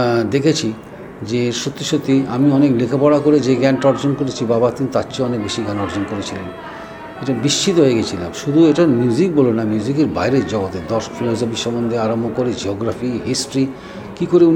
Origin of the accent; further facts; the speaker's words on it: Ariadaha, West Bengal, India; আমার জন্ম হয়েছিল দক্ষিণেশ্বরে আড়িয়াদাওয়াতে, সালটা 1937, এবং সেই সময় তো